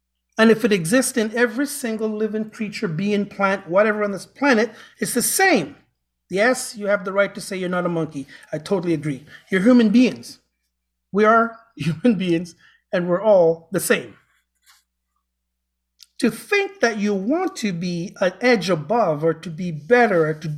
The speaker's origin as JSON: {"language": "English", "country": "Canada", "said": "But it is part of being a Canadian, eh?"}